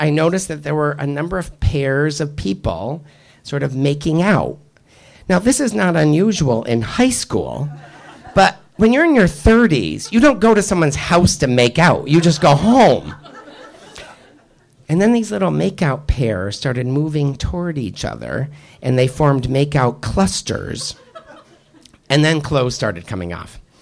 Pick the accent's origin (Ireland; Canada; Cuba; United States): Ireland; because I am Irish and I'm pretty green when it comes to most things